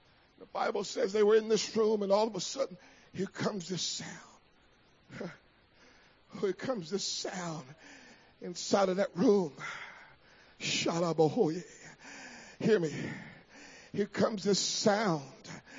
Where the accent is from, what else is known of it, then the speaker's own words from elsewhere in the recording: California, United States; Now, I was raised in California practically half of my life. And we would get wildfires, man.